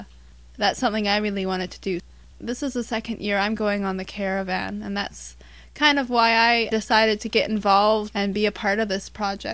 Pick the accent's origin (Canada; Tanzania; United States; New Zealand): Canada; Vancouver, British Columbia; I'm from Vancouver, Canada.